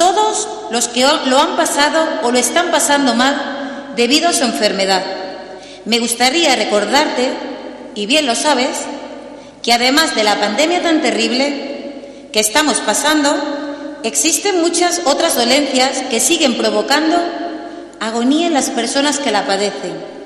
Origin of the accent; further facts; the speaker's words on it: Torrejoncillo, Extremadura, Spain; Gracias, Madre, por darme la oportunidad de nacer y crecer en este rincón extremeño.